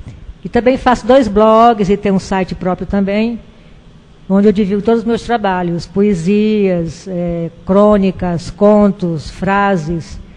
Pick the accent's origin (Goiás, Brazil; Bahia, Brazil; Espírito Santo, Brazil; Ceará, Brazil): Ceará, Brazil; Jaguaruana; Eu sou de Jaguaruana